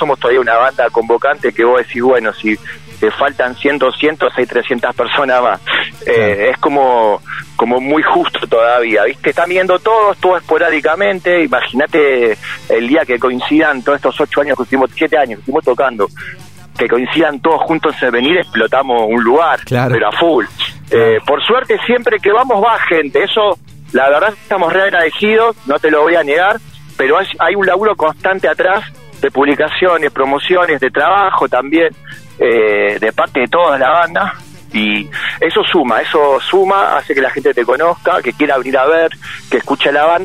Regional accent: Buenos Aires, Argentina; Nosotros somos de Buenos Aires, Capital Federal

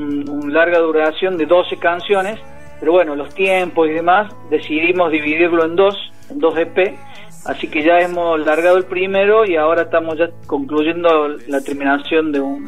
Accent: Córdoba, Argentina; accent: cordobesa; No, somos de Córdoba, somos de la ciudad de Córdoba, los cuatro

